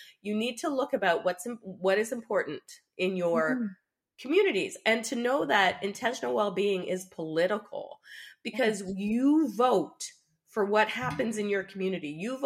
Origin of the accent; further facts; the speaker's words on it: Canada; These are things we pay for as Canadian taxpayers and as citizens.